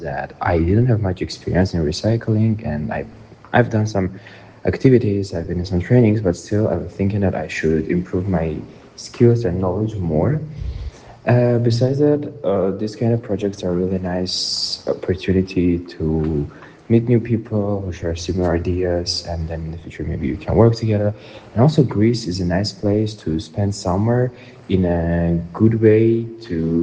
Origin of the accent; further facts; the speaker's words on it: Armenia; I'm from Armenia